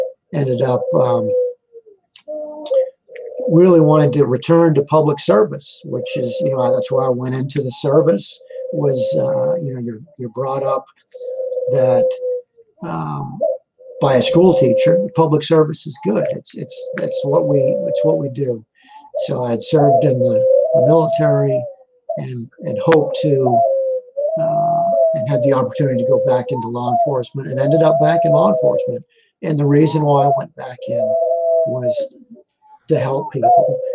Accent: Braintree, Massachusetts, United States; I grew up in Braintree, Massachusetts, which is south suburban Boston, Massachusetts

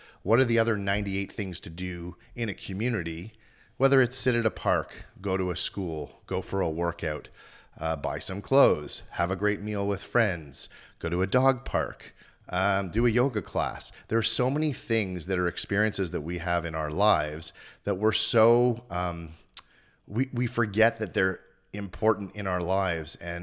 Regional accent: Montreal, Quebec, Canada; growing up in Montreal, which I'm very proud of.

